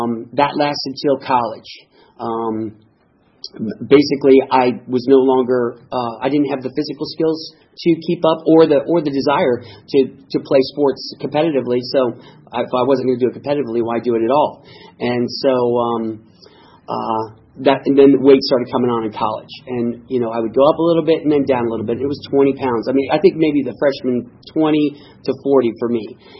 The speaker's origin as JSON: {"language": "English", "region": "Midwest", "country": "United States", "tie": "born or raised there", "said": "and I grew up in the Midwest, and there were two things that we had to do to get by in our family. I grew up in a big family."}